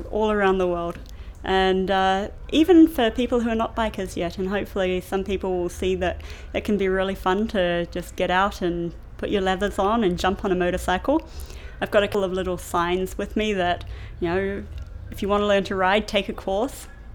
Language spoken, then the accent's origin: English; Wellington, New Zealand; also born or lived in Calgary; now in London, United Kingdom; I'm 38 years old. I come from Wellington, New Zealand, but have spent 10 years in Calgary, Canada, and now live in Chiswick, London, UK.